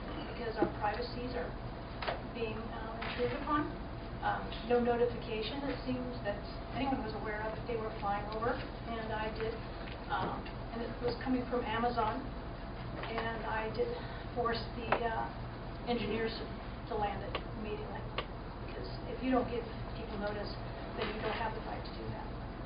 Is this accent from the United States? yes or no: yes; California, United States; I'm from California. We don't allow that pretty much everywhere for obvious reasons.